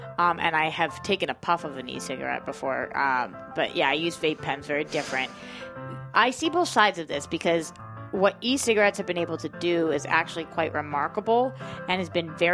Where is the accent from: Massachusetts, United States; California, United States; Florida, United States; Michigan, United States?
Massachusetts, United States; Now, growing up in Massachusetts, Kevin, I don't know if you ever crossed this, but I started smoking cigarettes when I was young.